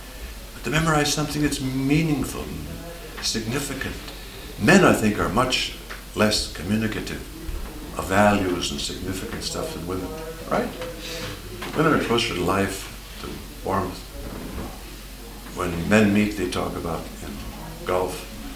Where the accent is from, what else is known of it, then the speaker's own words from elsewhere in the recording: North Dakota, United States; In my home state of North Dakota. What happened to my North Dakota state?